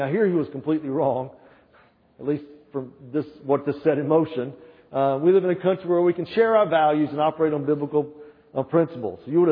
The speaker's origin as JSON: {"language": "English", "region": "the South", "country": "United States", "said": "I'm from the South. We rebelled against the rebellion."}